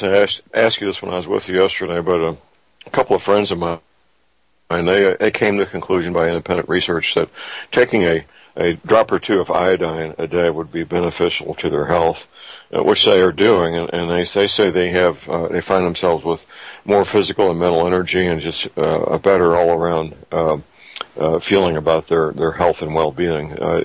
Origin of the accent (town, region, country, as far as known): St. Louis, Missouri, United States; born or raised there